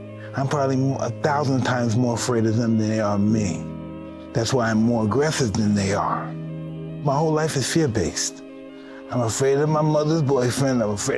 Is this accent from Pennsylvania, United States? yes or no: no; Brooklyn, New York, United States; I'm from Brownsville, Brooklyn. I'm what fear looks like.